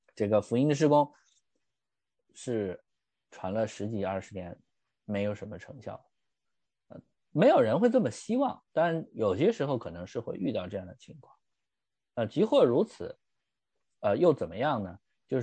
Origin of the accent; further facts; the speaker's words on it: Shanxi, China; 我山西人嘛